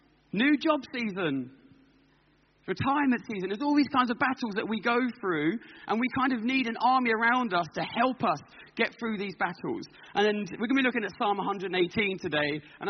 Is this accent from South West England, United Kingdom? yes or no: no; Stevenage, East of England, United Kingdom; And I come from Stevenage, and it's not the most safest place.